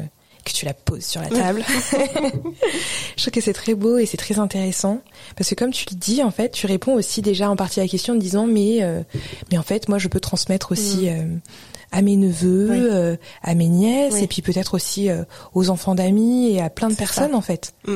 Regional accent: Chad; donc moi je suis tchadienne

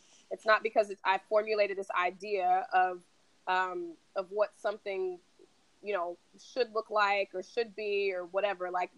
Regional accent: Alabama, United States; So I'm from the South, from Alabama, grew up in a, still today, pretty segregated, you know, small town, Black

